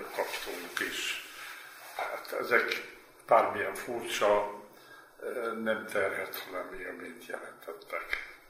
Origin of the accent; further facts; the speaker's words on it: Hódmezővásárhely, Csongrád-Csanád, Hungary; fontos hangsúlyoznom, hogy Hódmezővásárhelyen születtem, egy olyan városban, amelynek a külterületén Magyarország legnagyobb tagavilága található még ma is. Mezitlábas kölyöknek, mert szerencsére ott még a kamaszkoromban is emlékszem, hogy nyáron nem is szandálban, hanem mezitláb jártunk.